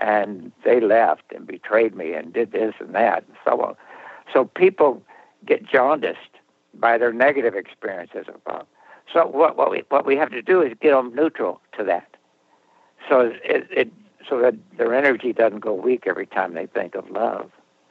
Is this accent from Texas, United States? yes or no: yes; Texas, United States; born there; No, actually, I was born in West Texas, but by both my parents immigrated from Lebanon.